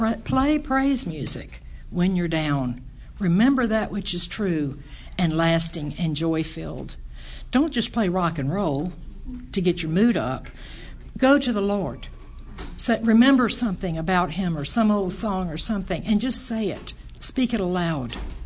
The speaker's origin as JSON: {"language": "English", "region": "the South", "country": "United States", "accent": "southern", "said": "My southern accent, the whole thing, I'm all over the map."}